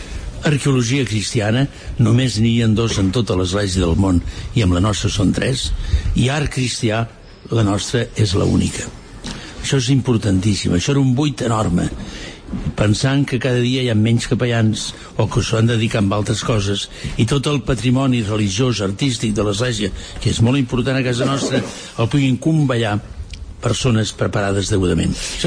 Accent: Barcelona, Catalonia, Spain; born there; He nascut a Barcelona, he sigut sacerdot de Barcelona, he sigut bisbe auxiliar de Barcelona, vaig anar a Tortosa, vaig anar a Tarragona

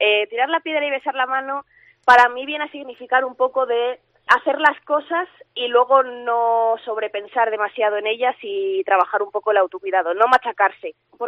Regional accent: León, Castile and León, Spain; moved away as an adult; also born or lived in Madrid; yo soy de aquí de León, pero me fui a estudiar a Madrid, periodismo.

